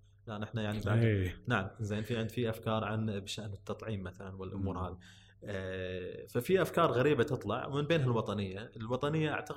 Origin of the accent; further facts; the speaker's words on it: Kuwait; فانا ما اعرف شنو معيار الجنسيه، المعيار جدا غريب عندنا بالكويت واعتباطي الى حد كبير